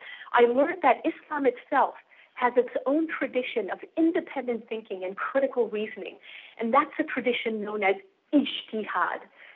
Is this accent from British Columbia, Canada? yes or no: yes; Vancouver, British Columbia, Canada; In fact, I grew up in Canada, on the West Coast in Vancouver.